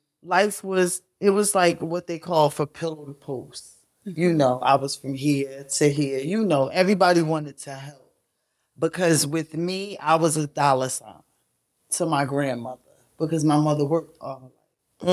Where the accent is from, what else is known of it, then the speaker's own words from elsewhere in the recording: Newark, New Jersey, United States; Well, I'm there for 49 years. 49 years young in Newark, New Jersey. I went to the Newark Public School System, of course.